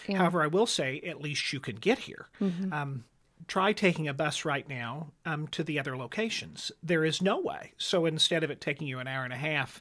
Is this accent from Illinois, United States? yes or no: yes; Carmi, Illinois, United States; also born or lived in Los Angeles; I'm from Carmi, but I went to Los Angeles for 20 years.